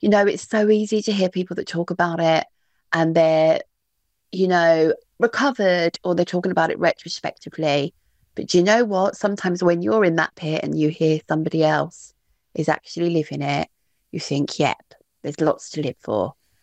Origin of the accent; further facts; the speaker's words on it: Whitstable, South East England, United Kingdom; I'm from Whitstable.